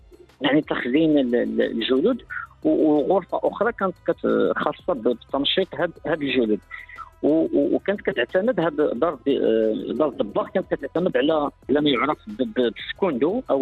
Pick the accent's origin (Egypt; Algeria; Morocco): Morocco; فاللي كيميزنا إحنا كمغاربة أو كمغرب كبلد